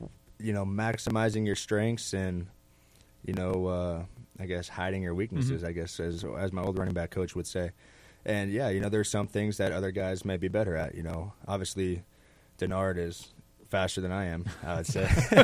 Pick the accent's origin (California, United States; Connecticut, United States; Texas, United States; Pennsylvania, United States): California, United States; San Diego; We talked with San Diego, being basically my hometown down in Southern California